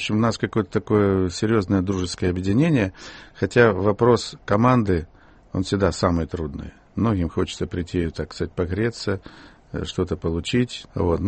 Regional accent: Ukraine; moved away as an adult; я из провинции приехал, я родился на Украине, уже поступал в Москву, в вуз поступал, а училище и школу заканчивал там.

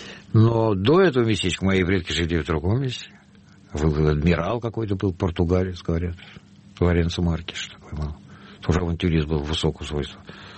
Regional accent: Moscow, Russia; born there; Я родился в Москве

